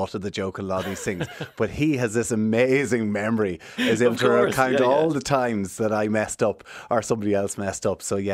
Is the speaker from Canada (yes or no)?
no; Ulster, Ireland; now in Belfast, United Kingdom; my parents being blow-ins to Monaghan. Monaghan treated us unbelievably well growing up. My wife is Welsh. I'm from Monaghan.